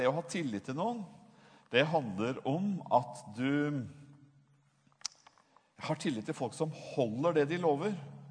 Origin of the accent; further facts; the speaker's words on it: Bergen, Vestland, Norway; Jeg er fra Bergen, og da er jeg ikke fra Bergen, jeg er halvt bergenser